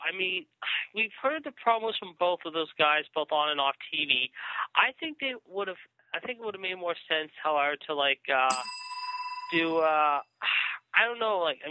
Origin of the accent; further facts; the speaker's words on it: Pittsburgh, Pennsylvania, United States; Yeah, he's going to be at the local casino in my hometown.